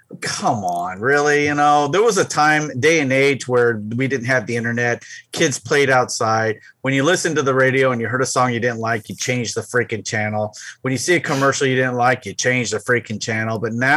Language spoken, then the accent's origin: English; San Diego, California, United States; So I remember growing up in San Diego. I was over in near National City, Chula Vista area. I wasn't but a stone throw away from the San Diego Zoo.